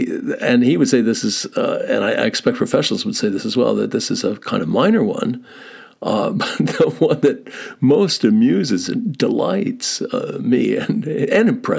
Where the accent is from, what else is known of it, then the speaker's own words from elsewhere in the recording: United States; Now, I'm an American